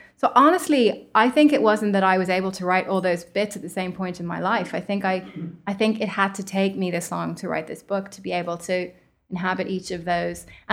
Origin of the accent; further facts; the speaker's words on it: Ireland; spent my whole adult life in the US now. So I'd love to write a book where, you know, if you picked it up and you hadn't read my bio, you wouldn't know I was from Ireland.